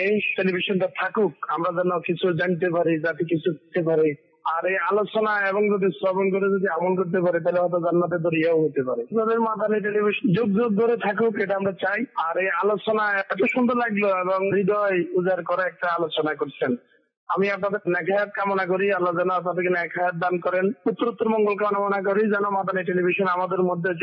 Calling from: Senbag, Chittagong Division, Bangladesh; আমি নোয়াখালীর সেনবাগ থেকে বলছিলাম।

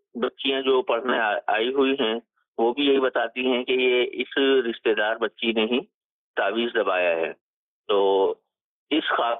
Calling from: Karachi, Sindh, Pakistan; میں کراچی سے بات کر رہا ہوں۔

